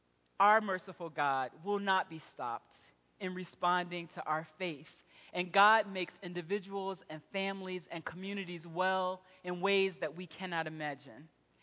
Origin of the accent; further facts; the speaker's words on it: Chicago, Illinois, United States; I am so desperate for my hometown. I grew up in a beautiful, safe community in Chicago.